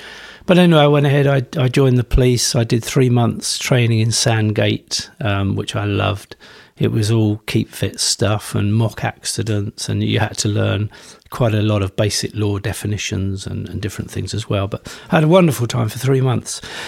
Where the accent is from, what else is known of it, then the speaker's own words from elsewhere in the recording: Aldershot, South East England, United Kingdom; born there; I was born in Aldershot in Hampshire. Went to grammar school